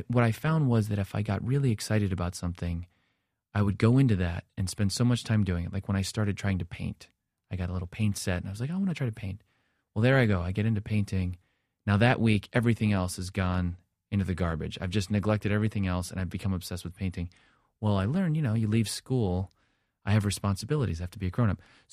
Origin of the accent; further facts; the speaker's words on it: New Jersey, United States; just coming from the Jersey Shore. I grew up in New Jersey.